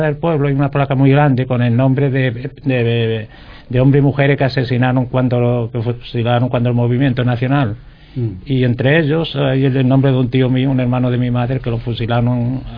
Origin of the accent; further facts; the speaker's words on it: Fuentes de Andalucía, Andalusia, Spain; El cementerio de mi pueblo. Bueno, mi pueblo es Fuentes de Andalucía.